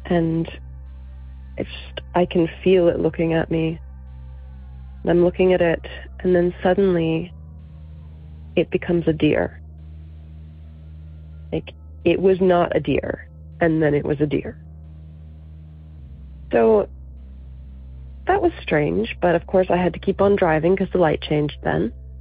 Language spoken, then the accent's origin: English; Virginia, United States; I'm from Virginia.